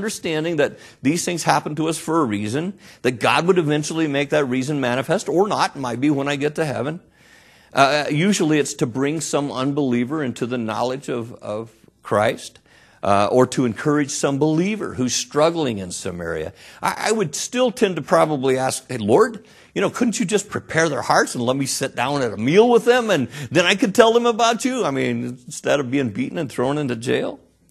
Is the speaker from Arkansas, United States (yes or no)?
yes; Arkansas, United States; I'm from Arkansas, and I say you all